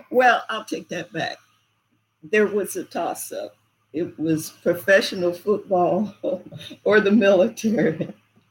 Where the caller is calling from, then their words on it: Cary, North Carolina, United States; I'm going on 85 years old this month. Today is August 6, 2020, and I'm recording from Cary, North Carolina.